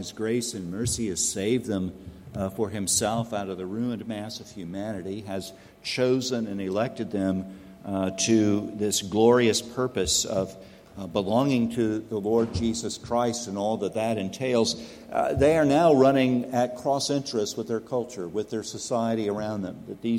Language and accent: English; Texas, United States; also born or lived in Oklahoma; I'm from Texas, and I'm pastor for 27 years in Oklahoma, in the Dallas-Fort Worth metro area, and the Oklahoma City metro, and the Tulsa metro area.